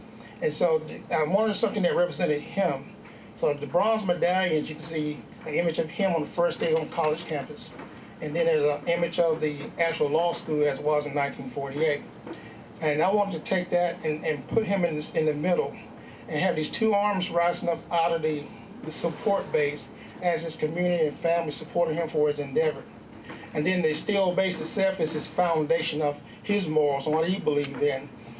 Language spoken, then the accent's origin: English; North Carolina, United States; I'm originally from North Carolina.